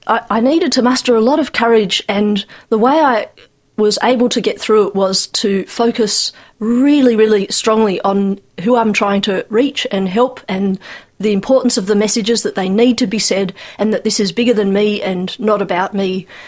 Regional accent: Caulfield, Victoria, Australia; I grew up in Caulfield, which is the centre of the Jewish community, many different streams of it

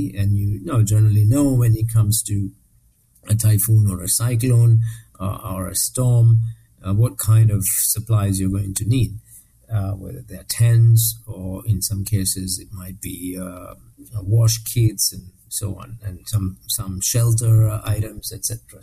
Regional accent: Sri Lanka; my home country, Sri Lanka

